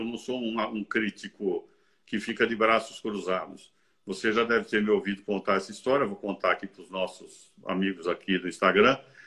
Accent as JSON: {"language": "Portuguese", "country": "Brazil", "said": "eu sou brasileiro, mas sou de origem italiana, o meu avô era italiano"}